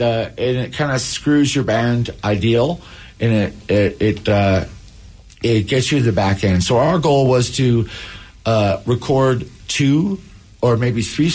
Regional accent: Alaska, United States; We're both from Alaska.

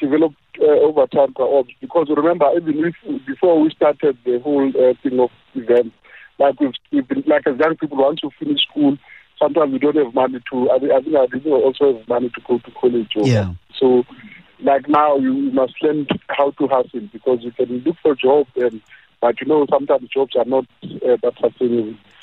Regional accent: Eastern Cape, South Africa; growing up in the Eastern Cape, and you learn a lot of Ubuntu.

